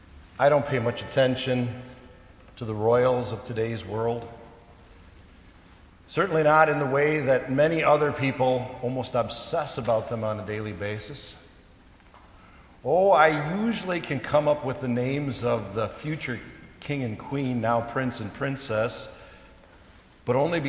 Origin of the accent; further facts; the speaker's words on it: United States; And as an American, I realize we also have customs that surround important people and maybe people holding high offices in our land